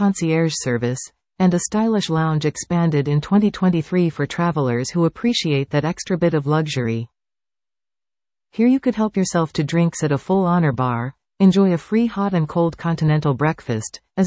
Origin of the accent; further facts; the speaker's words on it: Victoria, British Columbia, Canada; My hometown vacation started by doing what most out-of-towners do when visiting Victoria, booking a hotel room.